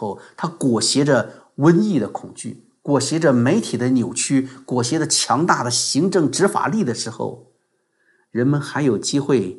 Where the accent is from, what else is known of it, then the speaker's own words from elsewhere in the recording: China; moved away; 我们从中国来太清楚了